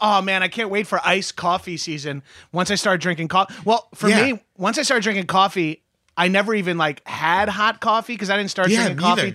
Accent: New York, United States; like growing up as a New Yorker or a Northeastern, yeah, you recognize most people of foreign descent are speaking a foreign language.

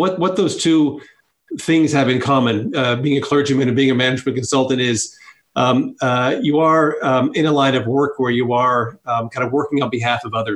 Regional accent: Toronto, Ontario, Canada; So I grew up in Toronto. Parents arrived in Canada in just after they got married in the mid-50s.

